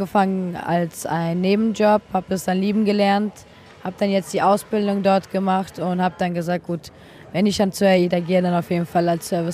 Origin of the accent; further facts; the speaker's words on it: Düren, North Rhine-Westphalia, Germany; Genau, ja, ich komme auch aus Düren, richtig.